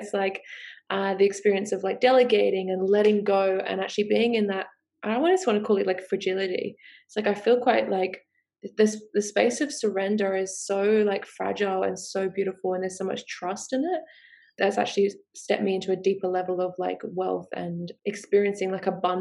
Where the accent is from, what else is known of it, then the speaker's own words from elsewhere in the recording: United Kingdom; accent: Australian; I'm from the UK, even though my accent is very Australian nowadays.